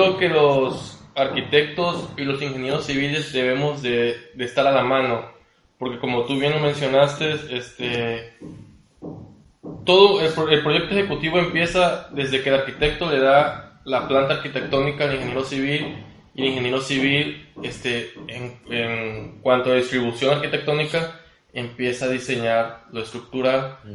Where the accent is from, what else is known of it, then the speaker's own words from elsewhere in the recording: Cárdenas, Tabasco, Mexico; tengo 26 años, soy originario de Cárdenas, Tabasco, estudié aquí en Villahermosa, en la Universidad Autónoma de Guadalajara, arquitectura